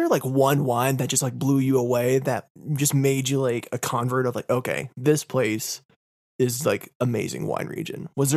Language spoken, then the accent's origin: English; United States; And as an American, I've been to so many cities and states.